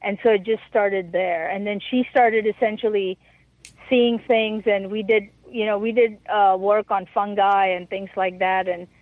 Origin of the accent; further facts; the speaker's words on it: India; I'm from India.